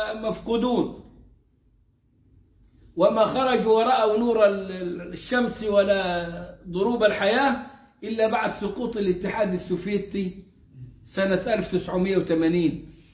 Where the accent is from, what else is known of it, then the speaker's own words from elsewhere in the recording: Egypt; والشرقية اللي عندنا في مصر.